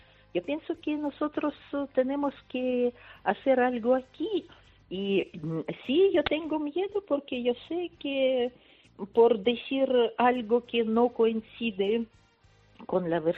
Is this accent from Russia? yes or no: yes; Russia; La verdad que yo no quiero salir. Yo quiero vivir en mi país. Es mi derecho.